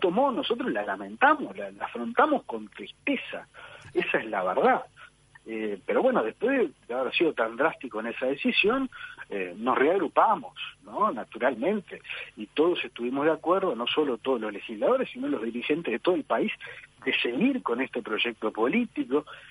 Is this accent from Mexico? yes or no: no; Uruguay; Nosotros tenemos como uruguayos el enorme problema de la candidatitis, ¿no?